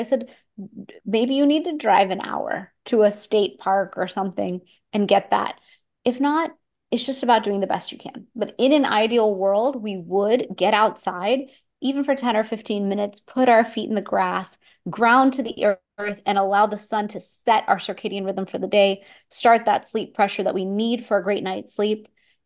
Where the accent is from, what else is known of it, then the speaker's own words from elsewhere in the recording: Houston, Texas, United States; also born or lived in Boston; I'm from Houston, Texas. I happen to live in South Florida, but I studied in college in Boston